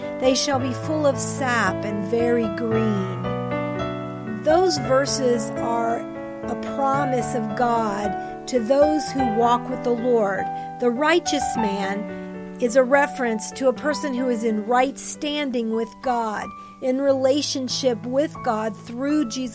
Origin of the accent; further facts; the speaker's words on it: Florida, United States; I grew up in Florida and palm trees flourished all over that state.